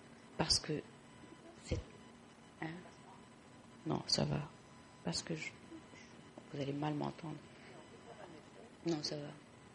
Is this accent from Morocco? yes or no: yes; Morocco; Moi, dès que je dis, par exemple, que je viens du Maroc, je vois les idées tout de suite.